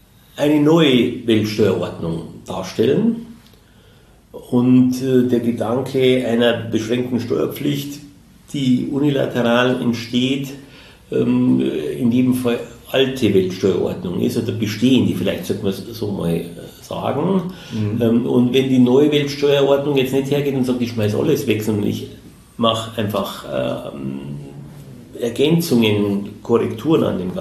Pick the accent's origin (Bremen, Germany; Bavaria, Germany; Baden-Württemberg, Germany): Bavaria, Germany; Munich; Als Münchner